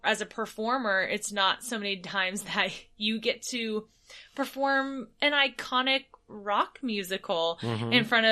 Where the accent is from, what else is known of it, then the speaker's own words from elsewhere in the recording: United States; especially as an American performer